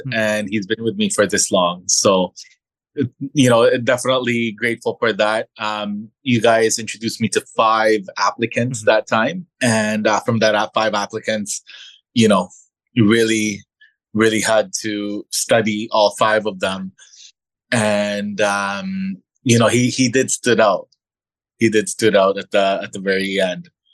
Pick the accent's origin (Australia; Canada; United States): Canada; I'm also Filipino. I did grow up here in Canada.